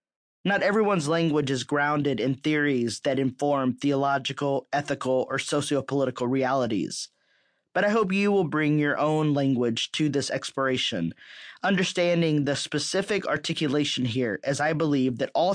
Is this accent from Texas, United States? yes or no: yes; Texas, United States; a term I heard frequently growing up in Texas.